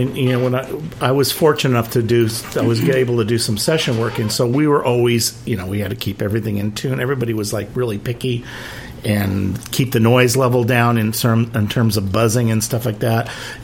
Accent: Whittier, California, United States; We grew up together in Whittier, and he's been playing guitar forever.

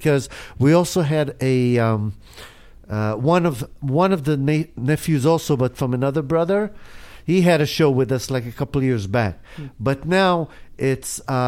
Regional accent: Israel; I grew up in Israel

